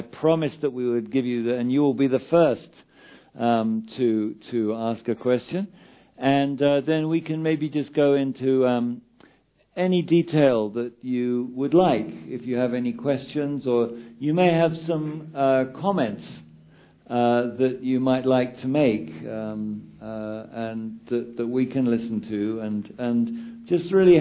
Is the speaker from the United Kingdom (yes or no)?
yes; England, United Kingdom; of course, you know, I'm English.